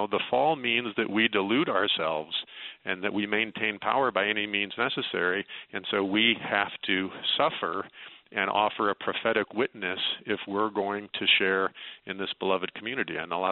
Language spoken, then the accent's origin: English; Chicago, Illinois, United States; Well, I grew up in Chicago, so I'm a lifelong Cubs fan